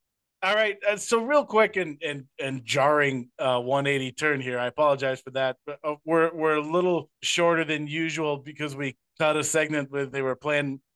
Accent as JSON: {"language": "English", "town": "Barneville", "region": "Wisconsin", "country": "United States", "tie": "born or raised there", "lives_now": "Iowa, United States", "said": "when I was growing up in Southwest Wisconsin in a town called Barneville that just did massive destruction to that town back in 1984."}